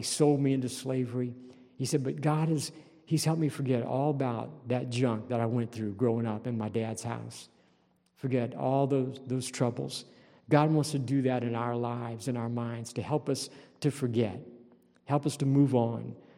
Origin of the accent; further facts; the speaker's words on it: New Orleans, Louisiana, United States; A family that I grew up with in New Orleans, you know, they were shamed by the patriarch of the family falling into sexual sin.